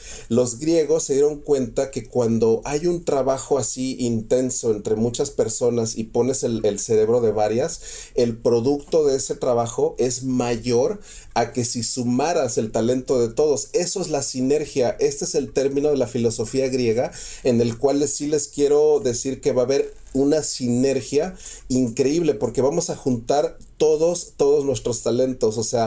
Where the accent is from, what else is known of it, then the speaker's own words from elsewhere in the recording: Mexico; O sea, yo soy mexicano 100%